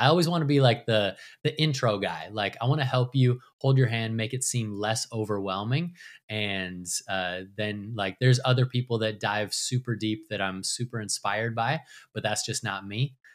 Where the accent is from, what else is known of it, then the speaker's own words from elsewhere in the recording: Minneapolis, Minnesota, United States; And I'm from Minneapolis. It's cold here.